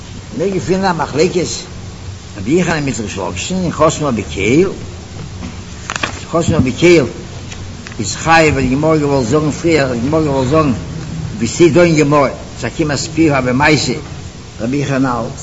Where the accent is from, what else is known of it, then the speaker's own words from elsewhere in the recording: Poland; German is a second language; wie soll ich sagen, ich komme aus Polen, ich stoße auf